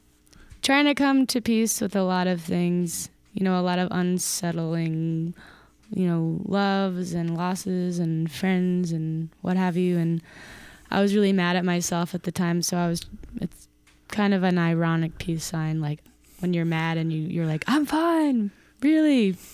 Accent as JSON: {"language": "English", "town": "Clinton", "region": "New Jersey", "country": "United States", "tie": "born or raised there", "also_born_or_lived": "Nutley / Tennessee", "moved": "as an adult", "lives_now": "New York, United States", "said": "I mean, I was born in Nutley, but grew up in Clinton. And then after high school, moved to Tennessee. And then moved back there in my early 20s to New Jersey. And then moved to New York like 5 years ago."}